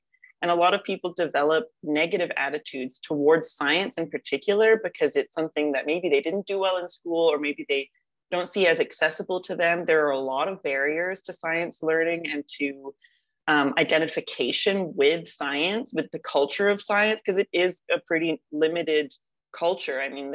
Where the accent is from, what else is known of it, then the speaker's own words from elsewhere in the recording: Guelph, Ontario, Canada; I grew up in Guelph